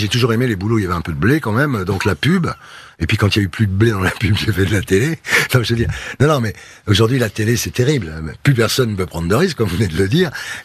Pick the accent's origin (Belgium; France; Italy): France; Nice, Provence-Alpes-Côte d'Azur; Je suis de Nice. Ma famille est de Nice